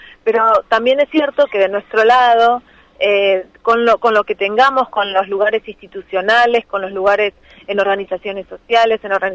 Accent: Morón, Buenos Aires Province, Argentina; Yo soy de Morón.

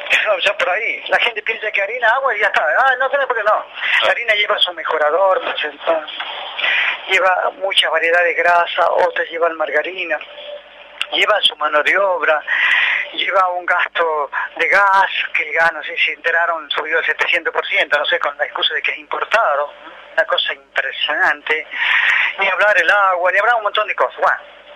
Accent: Argentina; born there; soy argentino, nací en Argentina, sé que vivo en un país de especuladores.

